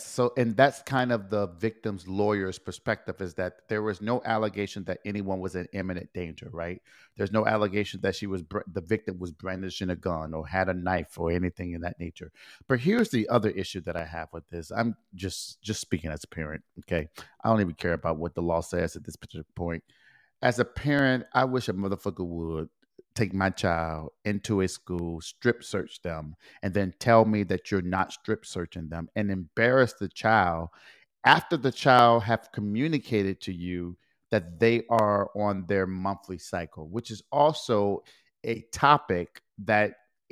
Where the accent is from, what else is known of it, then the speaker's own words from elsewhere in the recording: Detroit, Michigan, United States; Anyway, I am going to go back to my hometown, Detroit, Michigan.